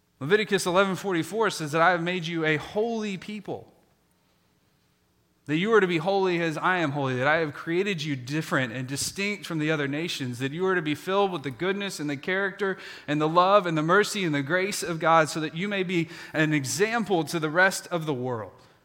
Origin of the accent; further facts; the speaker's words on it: Kansas, United States; I'm from Kansas, so I've had to learn how to use y'all in the appropriate context.